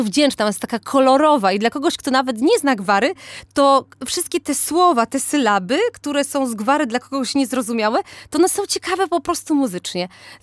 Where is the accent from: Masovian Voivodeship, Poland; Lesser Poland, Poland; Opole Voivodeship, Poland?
Opole Voivodeship, Poland; Komprachcice; accent: Silesian; Od zawsze mówiłam po śląsku, chociaż muszę powiedzieć, że tej gwary no, w tym naszym pokoleniu używamy bardzo mało, tym bardziej, że ja też się wychowałam w Komprachcicach i my w Komprachcicach absolutnie tej gwary się nie używa tak dużo na co dzień.